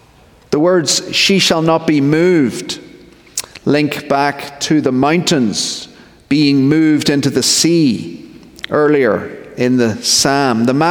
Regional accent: Belfast, Northern Ireland, United Kingdom; As I think you've worked out by now, I'm from Belfast, Northern Ireland.

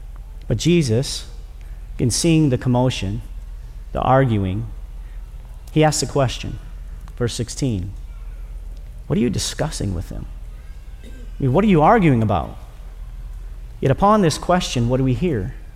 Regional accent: Minnesota, United States; Now, I'm originally from Minnesota. Watch a lot of hockey up in Minnesota. It's the state of hockey.

